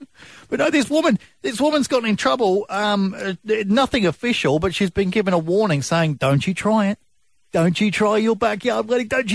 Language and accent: English; South Australia, Australia; And for over a week as well, South Australia, my home state.